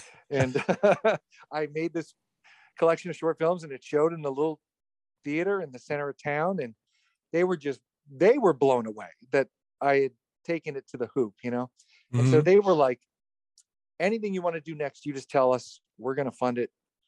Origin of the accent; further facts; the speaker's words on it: Dedham, Massachusetts, United States; I think I'm from Dedham, Massachusetts.